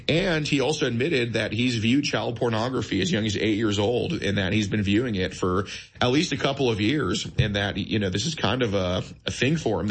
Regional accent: Texas, United States; Texas is really a great state to do this in, and it's my home state, obviously.

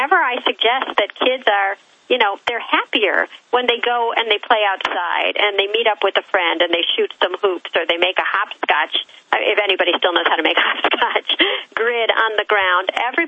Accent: Illinois, United States; I'm from Illinois to begin with.

